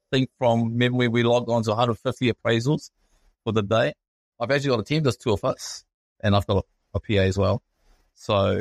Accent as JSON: {"language": "English", "town": "Rarotonga", "country": "Cook Islands", "lives_now": "New Zealand", "said": "I've got a Polynesian community and I've grown up as a Polynesian person. I'm from Rarotonga, come to New Zealand."}